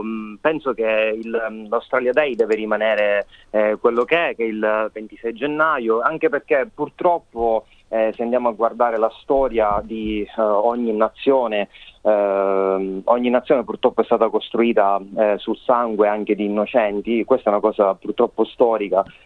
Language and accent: Italian; Sicily, Italy; io sono del sud, sono siciliano